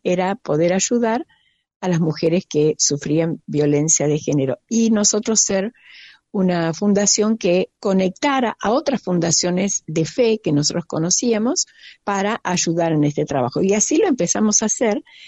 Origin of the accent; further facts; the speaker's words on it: Buenos Aires, Argentina; now in Villa Regina, Argentina; Nosotros somos de Buenos Aires, pero estamos aquí en Villa Regina, en Río Negro, hace ya 30 y algo de años, ya no me acuerdo, 37 años creo.